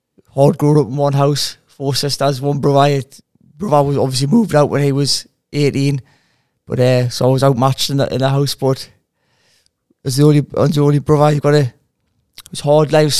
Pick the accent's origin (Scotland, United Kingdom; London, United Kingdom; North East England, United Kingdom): North East England, United Kingdom; Newcastle; I'm actually from Newcastle. I'm a couple of miles away from the city centre, so I'm a Newcastle lad.